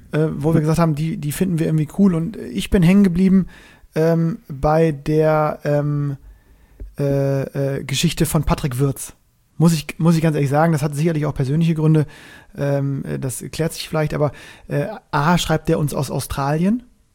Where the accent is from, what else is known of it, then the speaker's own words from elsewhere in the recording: Northern Germany, Germany; als ich als Norddeutscher gegen die Wessis gespielt habe